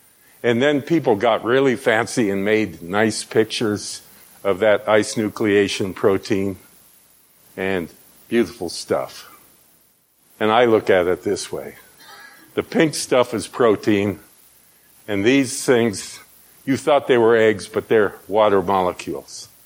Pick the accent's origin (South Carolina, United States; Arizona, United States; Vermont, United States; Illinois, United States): Arizona, United States; But I grew up in Arizona. We had Indians. They had rain dances.